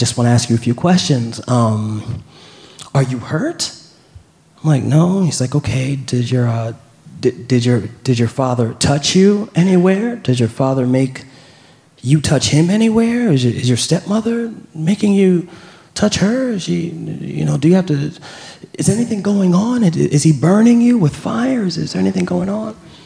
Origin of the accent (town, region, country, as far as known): New York, United States